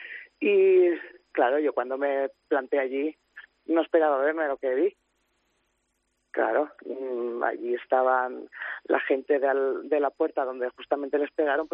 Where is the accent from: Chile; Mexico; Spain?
Spain; Betxí, Valencian Community; No, nosotros no somos de Villarreal.